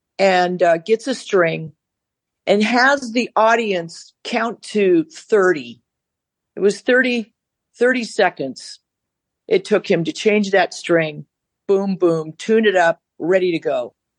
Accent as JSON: {"language": "English", "region": "California", "country": "United States", "tie": "born or raised there", "said": "I grew up on the Sunset Strip pretty much."}